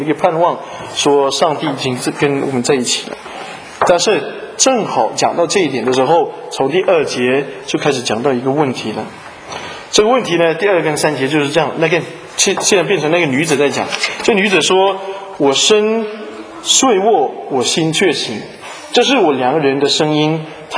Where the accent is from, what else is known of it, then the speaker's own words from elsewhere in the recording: Chaozhou, Guangdong, China; 有的时候我们潮州话我们叫她阿梅啊